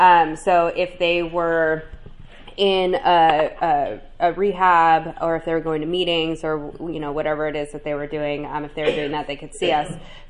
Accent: Santa Cruz, California, United States; I was raised in Santa Cruz, California. My parents were addicts.

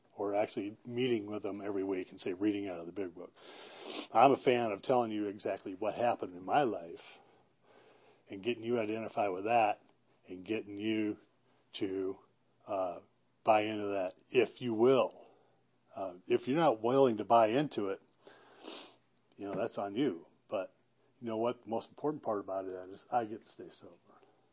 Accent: Midwest, United States; So what it was like for me. I grew up in the Midwest. My mother was definitely one of us.

